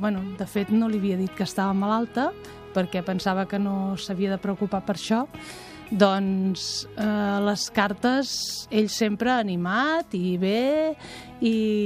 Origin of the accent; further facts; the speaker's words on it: Cànoves, Catalonia, Spain; jo sóc de Cànoves.